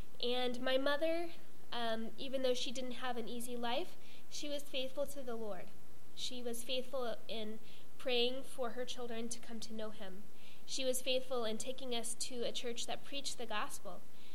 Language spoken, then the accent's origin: English; Colorado, United States; I grew up in Colorado, and I have 5 brothers